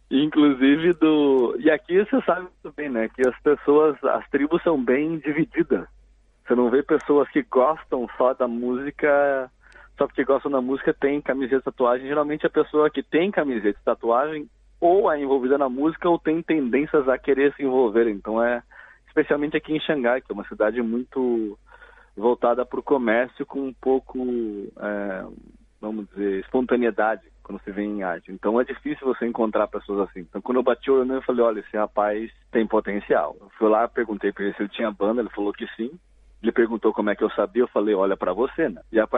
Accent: Curitiba, Paraná, Brazil; moved away as an adult; E eu sou de Curitiba, então lá eu toquei em cerca de umas 3 ou 4 bandas desse período dos 14 até eu me mudar para cá, quando eu tinha uns 24 anos.

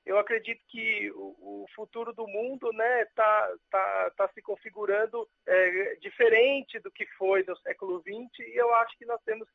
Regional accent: São Paulo, Brazil; now in China; sou de São Paulo, nascido e criado ali, sempre numa cidade grande, né? E na China eu vim, também fiquei em Wuhan, que é uma cidade grande, em Nanjing, que é uma cidade grande

